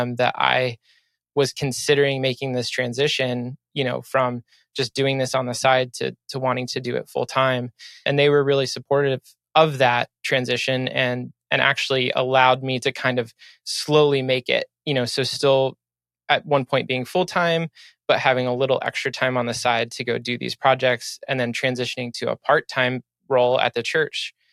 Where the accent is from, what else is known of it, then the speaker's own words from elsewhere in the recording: Maryland, United States; I am from Maryland, just outside of Baltimore.